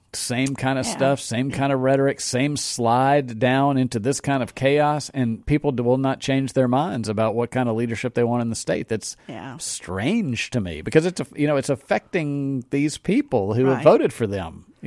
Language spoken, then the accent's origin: English; Jackson, Mississippi, United States; I grew up in Northeast Jackson, graduated from Murrah High School, and Jackson really.